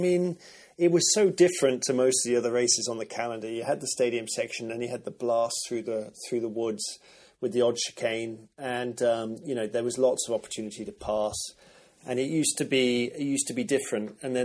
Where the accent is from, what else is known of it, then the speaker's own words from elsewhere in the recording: England, United Kingdom; But I was, of course, born and raised in England.